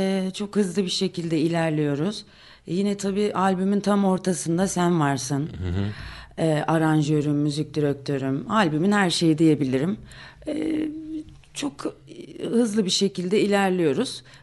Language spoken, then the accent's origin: Turkish; Samsun, Turkey; also born or lived in Germany; Samsunluyum, Karadeniz kızıyım.